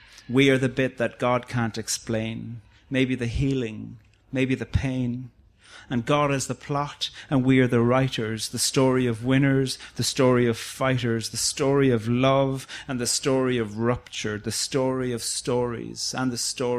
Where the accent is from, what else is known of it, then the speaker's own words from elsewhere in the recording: Cork, Munster, Ireland; also born or lived in Dublin / Switzerland / Australia / Uganda; now in Belfast, United Kingdom; And I grew up in Cork and then travelled around the place. I had a kind of a nomadic decade where I lived for a bit in Dublin and then Switzerland and Australia and Uganda and the Philippines